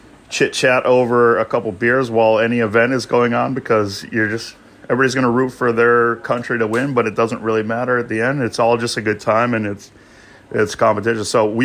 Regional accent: Michigan, United States; now in Beijing, China; I grew up in Michigan, so it's a Detroit-style pizza place in Beijing.

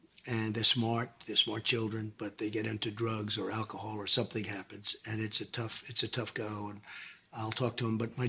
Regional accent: Queens, New York, United States; Well, I grew up in Queens. And my father was a builder. He built houses and middle-income apartments in Brooklyn and Queens, mostly.

